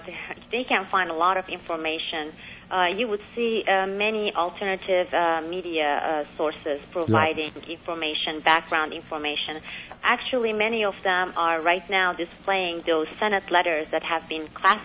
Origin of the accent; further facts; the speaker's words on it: Istanbul, Turkey; English is a second language; also born or lived in Iran; I'm a Turkish. I used to be a Turkish citizen because my parents, they were both Turkish, but my father had a job transfer in Iran. And I grew up in Turkey, Istanbul, and I speak Farsi, Turkish, and Azerbaijani.